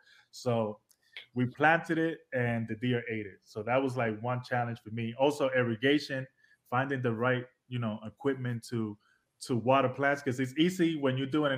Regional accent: New York City, New York, United States; So we come from New York City. So we were farming on our fire escape.

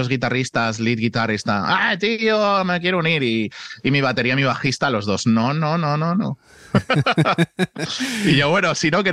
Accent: Spain; siendo español, llegas aquí de primeras y dices, ¿qué?

